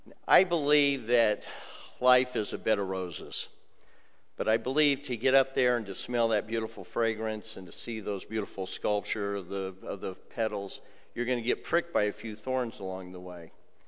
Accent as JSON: {"language": "English", "region": "California", "country": "United States", "tie": "born or raised there", "said": "I was raised in Southern California. I had a great childhood."}